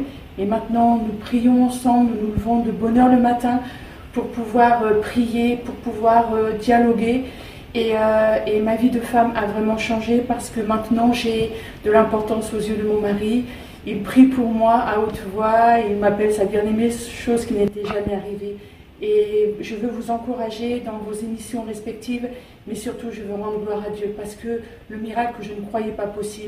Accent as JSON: {"language": "French", "region": "Normandy", "country": "France", "said": "je suis de Seine-Maritime"}